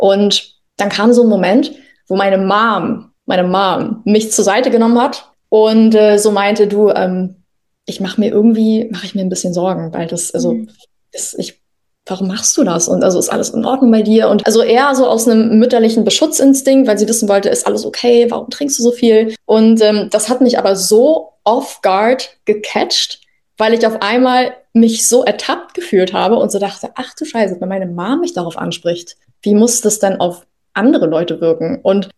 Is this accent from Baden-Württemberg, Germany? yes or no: no; Mecklenburg-Vorpommern, Germany; moved away as an adult; now in Berlin, Germany; komme selber aus einem ja, Bundesland, was viel mit Landwirtschaft, viel mit Dorf zu tun hat. Ich komme aus Meckpommern und bin daher in einem sehr alkoholnormalisierenden Umfeld aufgewachsen. Und als ich dann nach Berlin gezogen bin, vor ungefähr 6 Jahren